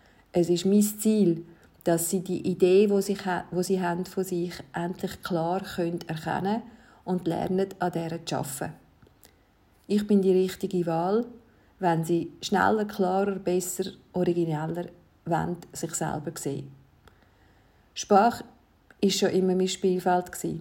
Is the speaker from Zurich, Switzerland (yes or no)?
yes; Zurich, Switzerland; born there; first language Neapolitan; German is a second language; Ich bin Jahrgang 1963. Ich bin geboren in Zürich und meine Muttersprache ist napoletanischer Dialekt.